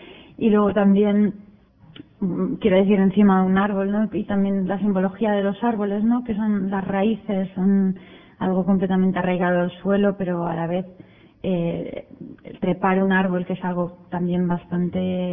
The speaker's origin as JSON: {"language": "Spanish", "region": "Asturias", "country": "Spain", "said": "yo soy asturiana, el himno de Asturias dice lo de tengo de subir al árbol"}